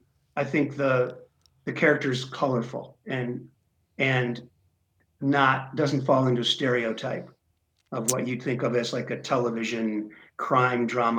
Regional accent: Detroit, Michigan, United States; Yes, okay. I'm from Detroit, basically.

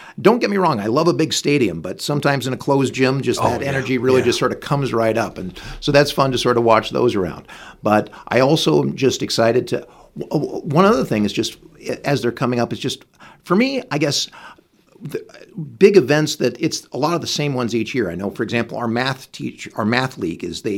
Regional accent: Salt Lake City, Utah, United States; I grew up in Salt Lake City.

